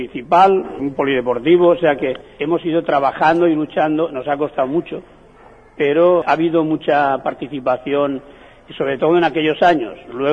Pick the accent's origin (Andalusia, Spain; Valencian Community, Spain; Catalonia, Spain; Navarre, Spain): Valencian Community, Spain; Valencia; Muchos nos vinimos a vivir aquí. Yo, por ejemplo, soy del Carmen, pero a los 23 años ya me vine a vivir a Benimaclet.